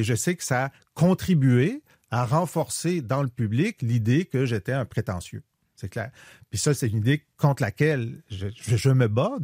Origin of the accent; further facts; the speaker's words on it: Quebec, Canada; Ah, il dit, t'es québécois? Je dis oui.